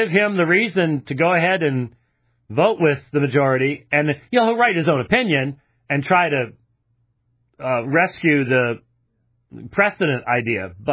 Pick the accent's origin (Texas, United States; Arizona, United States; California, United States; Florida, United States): Arizona, United States; And then I'm from Arizona, folks.